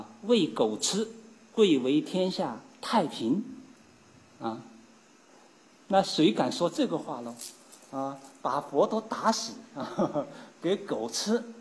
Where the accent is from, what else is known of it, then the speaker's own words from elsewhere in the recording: China; 也说明我们中国人了不起啊